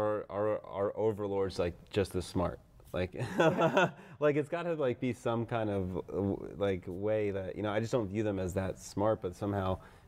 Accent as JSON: {"language": "English", "country": "United States", "said": "And I was just explaining I'm an American"}